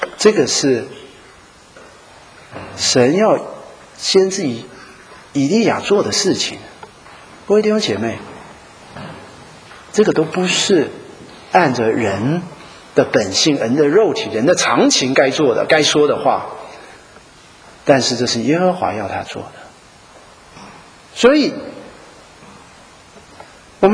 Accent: Taiwan; 我们台湾人会这样讲

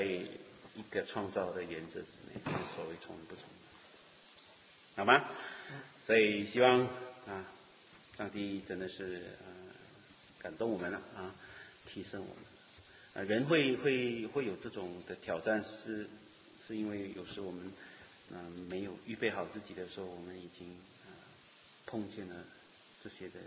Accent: Malaysia; 我在马来西亚从小在教会长大

